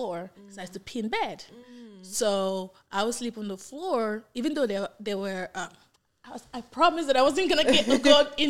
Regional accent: Gambia; English is a second language; I'm from West Africa. You can tell from my accent. I'm from the Gambia. It's a small country, about 2 million population.

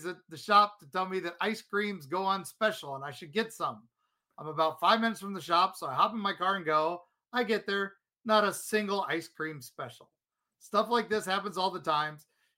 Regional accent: South Charleston, West Virginia, United States; I grew up in South Charleston, West Virginia.

